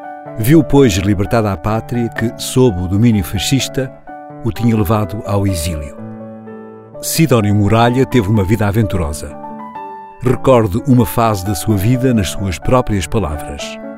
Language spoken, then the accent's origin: Portuguese; Portugal; moved away as an adult; pois como português, eu devia era estar atrás do balcão, a pesar cebola e batata e a cortar presunto